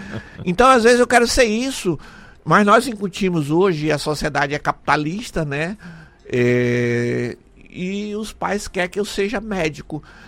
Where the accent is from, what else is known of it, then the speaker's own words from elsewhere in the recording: Ariquemes, Rondônia, Brazil; eu sou do interior aqui de Ariquemes